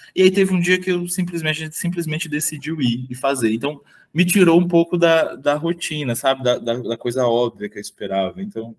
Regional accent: Natal, Rio Grande do Norte, Brazil; now in São Paulo, Brazil; eu sou natural de Natal, Rio Grande

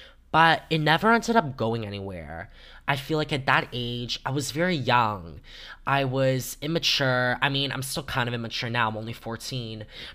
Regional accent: Toronto, Ontario, Canada; I'm 14 years old, born and raised in Toronto, Canada.

